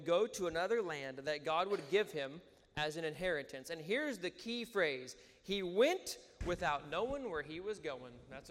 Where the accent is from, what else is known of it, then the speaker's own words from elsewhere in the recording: Iowa, United States; I don't want to say we're all country folks, but growing up in Iowa, you have a pretty good idea of where you're at, what direction is north, all this stuff.